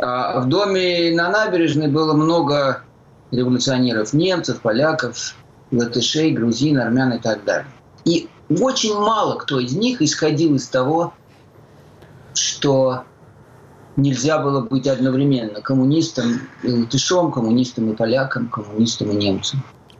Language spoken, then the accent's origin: Russian; Moscow, Russia; я, когда рос в Москве в 60-е и 70-е годы, то рос я в кругу, который был по преимуществу еврейским.